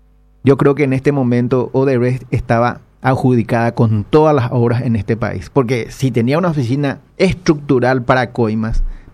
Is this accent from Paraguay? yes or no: yes; Paraguay; Vengo a hablar como ciudadano paraguayo